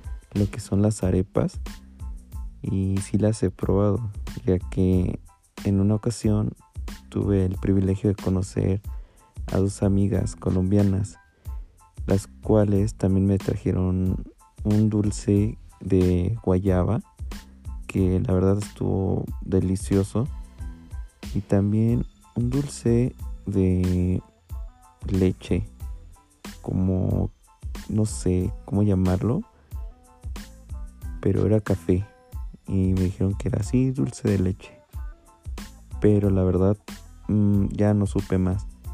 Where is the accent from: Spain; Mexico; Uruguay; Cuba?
Mexico; Mexico City; yo soy de aquí de la Ciudad de México.